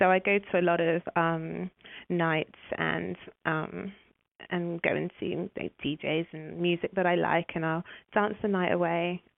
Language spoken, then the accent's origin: English; Nigeria; I'm Nigerian, and Wahala in Yoruba means troubles.